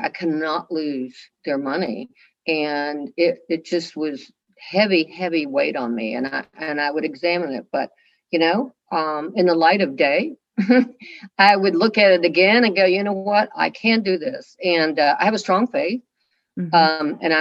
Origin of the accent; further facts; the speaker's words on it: Kentucky, United States; because I grew up in Eastern Kentucky. I was one of 12 children.